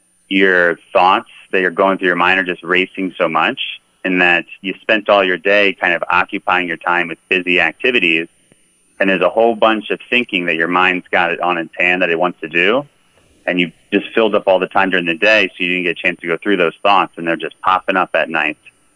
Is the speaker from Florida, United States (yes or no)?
yes; Miami, Florida, United States; I came here from Miami, and I'm amazed just at like the daylight changes, how late the sun stays up here.